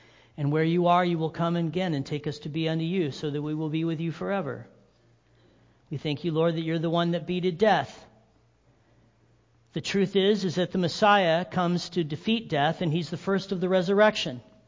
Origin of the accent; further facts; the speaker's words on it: Big Bear, California, United States; now in Big Bear, United States; Because I'm a hick from Big Bear.